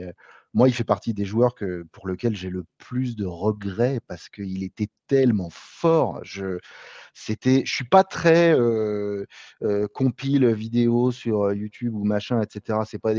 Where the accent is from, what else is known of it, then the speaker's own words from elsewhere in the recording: Annecy, Auvergne-Rhône-Alpes, France; Mais non, moi, je suis d'Annecy à la base, donc j'ai joué dans des petits clubs bien bled de la région là-bas.